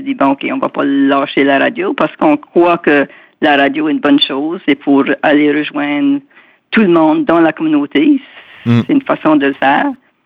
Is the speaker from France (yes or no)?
no; Pubnico, Nova Scotia, Canada; now in Halifax, Canada; Moi, je viens de Pobnico.